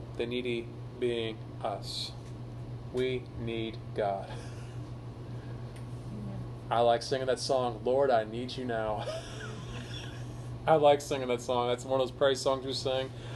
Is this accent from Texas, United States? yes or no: yes; Texas, United States; The world might see me as a Texan. It might see me as an American.